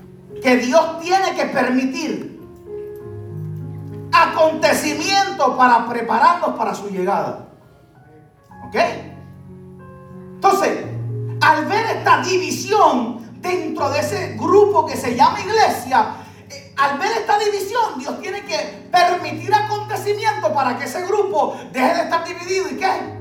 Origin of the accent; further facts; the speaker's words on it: Puerto Rico; vamos a hablar de Puerto Rico porque somos puertorriqueños.